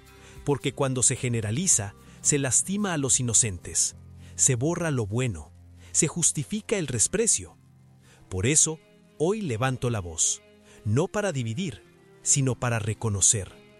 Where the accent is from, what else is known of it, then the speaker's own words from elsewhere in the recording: Mexico; Te hablo como joven, como nativo, como mexicano.